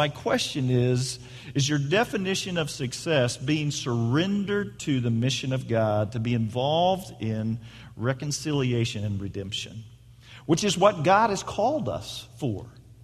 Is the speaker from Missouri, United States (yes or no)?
yes; Independence, Missouri, United States; born there; I go, well, you know, man, I was born in Missouri. Born in Independence, Missouri, just outside of Kansas City